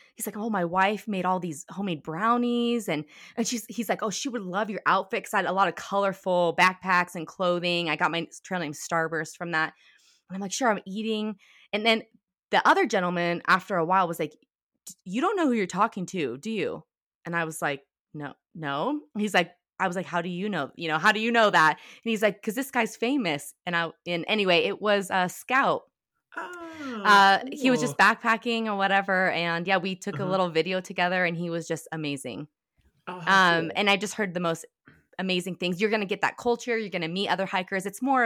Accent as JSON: {"language": "English", "town": "Reno", "region": "Nevada", "country": "United States", "tie": "born or raised there", "lives_now": "Sparks, United States", "said": "Yes, I'm from Reno. I technically live in Sparks, which is right outside of Reno. But I went to school here and grew up here."}